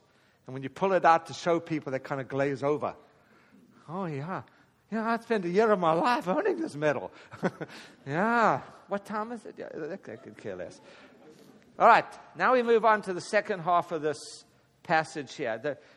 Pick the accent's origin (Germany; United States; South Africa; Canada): South Africa; I grew up in South Africa where we had no TV.